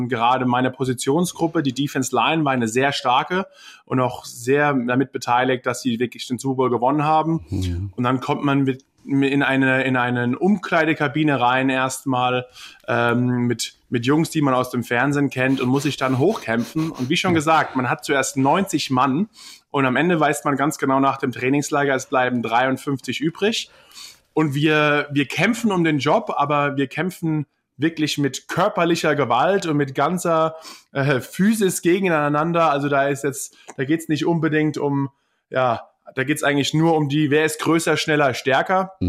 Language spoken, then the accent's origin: German; Germany; ich komme aus Deutschland, ich kann auch Football spielen